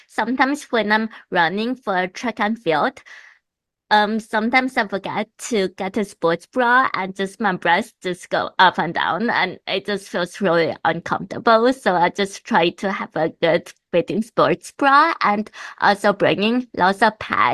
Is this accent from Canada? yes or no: yes; Vancouver, British Columbia, Canada; I'm from Vancouver, BC